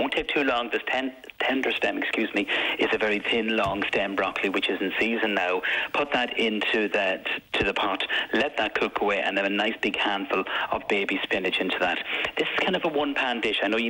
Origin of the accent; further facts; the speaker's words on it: Cavan, Ulster, Ireland; and I'm from Cavan, we can just about speak English up here.